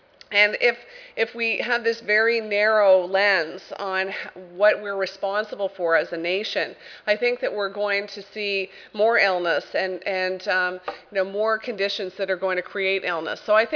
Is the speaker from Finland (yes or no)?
no; Canada; I know about the Canadian border because I'm Canadian